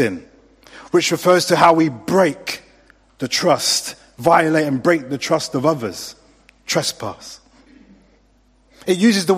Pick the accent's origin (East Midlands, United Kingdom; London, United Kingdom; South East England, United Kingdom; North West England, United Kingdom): London, United Kingdom; I'm a boy from South London.